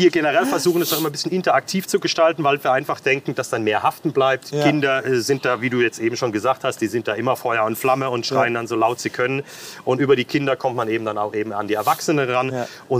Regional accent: Baden-Württemberg, Germany; now in Frankfurt, Germany; und jetzt bin ich vor 3,5 Jahren hier nach Frankfurt gekommen. Ich komme aus der Nähe von hier, von Heidelberg, gerade so eine Stunde südlich.

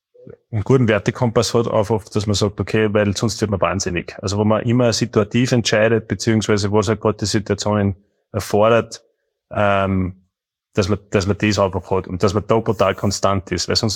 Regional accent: Austria; bin ich ja Österreicher

